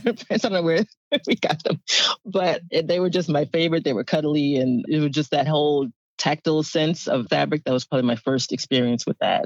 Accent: New Jersey, United States; also born or lived in New York City; I was born in New York City, an area called Spanish Harlem. I'm not sure if it's even called Spanish Harlem anymore, but it's uptown. I was born to my parents and my older brother. At age 7, I moved to New Jersey, and I've been there ever since.

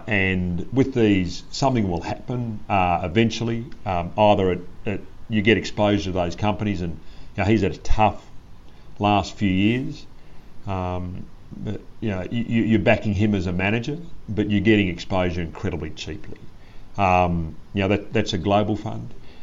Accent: Australia; I suppose I'm like most Australians.

